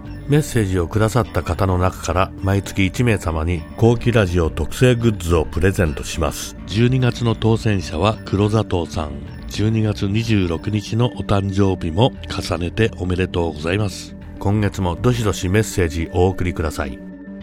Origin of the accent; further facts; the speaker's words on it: Adachi, Tokyo, Japan; 私の生まれ育った足立区、子供の頃毎日見てたでかい空は、時代とともに建物や人があふれ都会になってきて